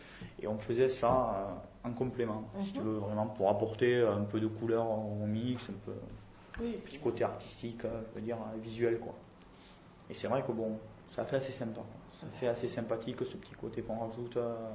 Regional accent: Roche, Occitanie, France; Gersois, ouais, je suis né à Roche. Ça fait 30 ans que je suis quasiment Gersois. J'ai juste glissé pendant quelques années sur Pau et sur Toulouse. Et sinon, je suis plus ou moins resté ici, quoi, sur le département.

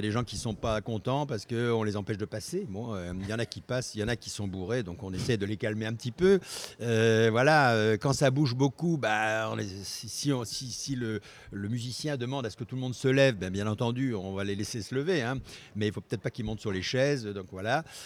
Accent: Paris, Île-de-France, France; mais moi, je viens de Paris, voilà, c'est tout à fait différent.

